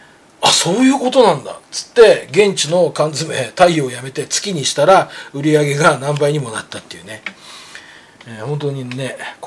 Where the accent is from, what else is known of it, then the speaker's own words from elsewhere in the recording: Nemuro, Hokkaido, Japan; 私の実家がね、北海道の根室というところなんですけどね、